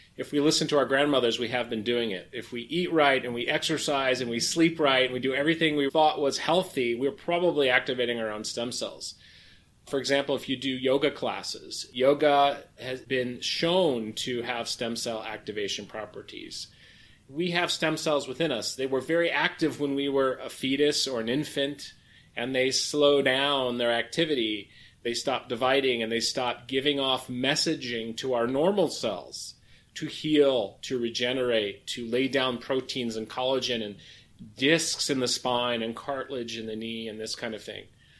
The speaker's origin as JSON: {"language": "English", "region": "Ohio", "country": "United States", "said": "I'm from Ohio, but I did my college in California, my medical school in Washington, D.C."}